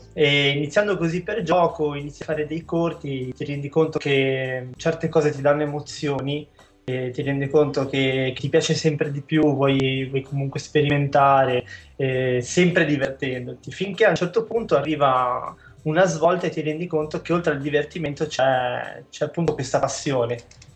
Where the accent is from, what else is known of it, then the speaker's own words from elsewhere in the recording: Genoa, Liguria, Italy; born there; nella regione dove sono nato io, a Genova, Liguria.